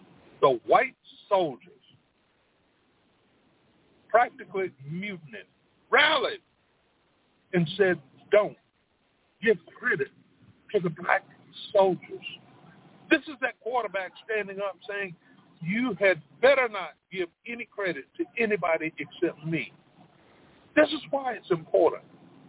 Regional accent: Spartanburg, South Carolina, United States; But yet and still, in my hometown of Spartanburg, South Carolina, at one time we had the unit that has fought longer than any other unit.

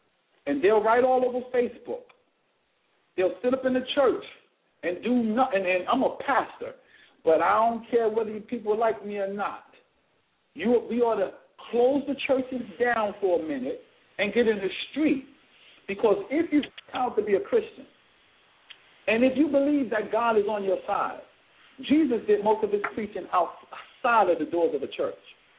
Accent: United States; born there; I am African American, I'm of African descent, and I was born in America. This is my country.

